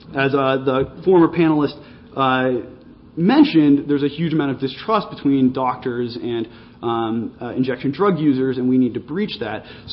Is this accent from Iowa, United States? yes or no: no; San Francisco, California, United States; Additionally, I'm from San Francisco originally.